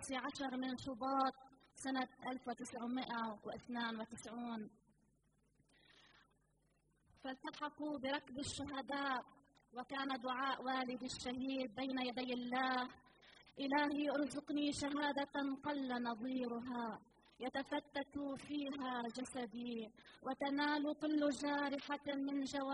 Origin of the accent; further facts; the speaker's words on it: Lebanon; ونشكر الله أنا والوفد المرافق من لبنان